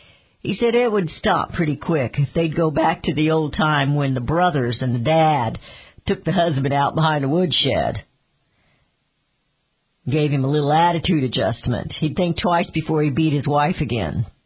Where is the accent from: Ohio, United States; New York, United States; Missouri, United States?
Missouri, United States; Kansas City; When I grew up in Kansas City, we just got on the bus at the corner.